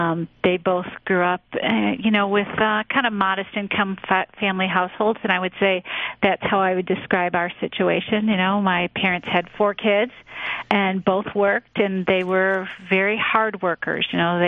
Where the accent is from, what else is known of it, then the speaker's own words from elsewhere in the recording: Detroit, Michigan, United States; I grew up on the west side of Detroit, in what, you know, some people talk about is like the St. Suzanne's kind of neighborhood.